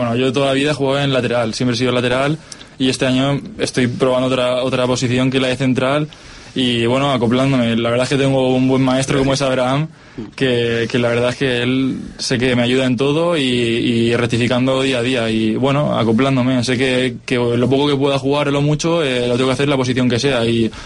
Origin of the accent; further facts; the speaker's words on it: Elche, Valencian Community, Spain; yo vengo de Elche, tampoco muy grande